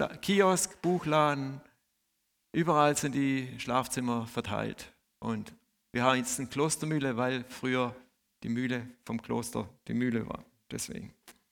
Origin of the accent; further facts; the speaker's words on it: Wüstenrot, Baden-Württemberg, Germany; Und ich komme aus Wüstenrot.